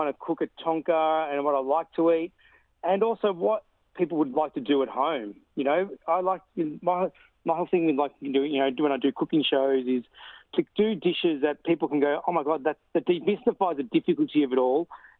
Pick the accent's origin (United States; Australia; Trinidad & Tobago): Australia; born there; I am an Aussie-born, half Anglo-Indian, half Italian. So my Indian repertoire has been very specific to my dad's region where he came from Madras